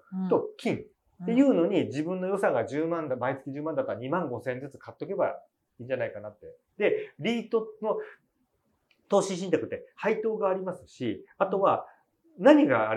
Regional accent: Kawasaki, Kanagawa, Japan; 僕神奈川ですよ、川崎ですよ、

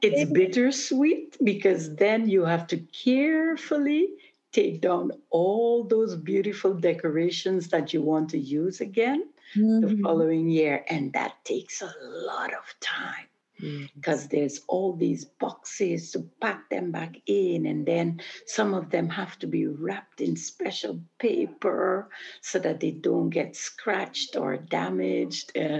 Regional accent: Aruba; Yeah, I'm from Aruba, and we are very inclined to hold on to tradition.

